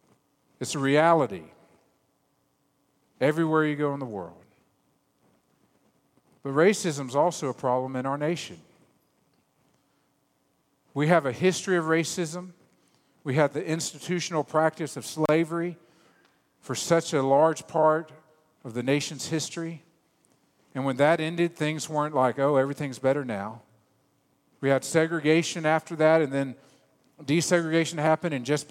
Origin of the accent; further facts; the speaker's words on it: Virginia, United States; also born or lived in Beaufort, South Carolina; Now, I grew up most of my life in the South. I'm from Virginia originally. I moved to Beaufort, South Carolina, and that's where I came to know the Lord.